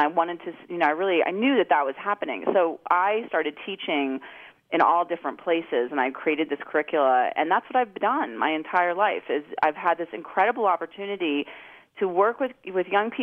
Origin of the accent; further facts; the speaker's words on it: Washington, District of Columbia, United States; to some of the wealthiest private schools where I grew up in Washington, D.C.